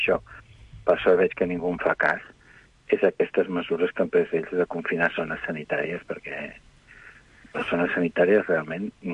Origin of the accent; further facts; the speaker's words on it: Madrid, Community of Madrid, Spain; És que jo, com a madrileny, com a persona que visc a Madrid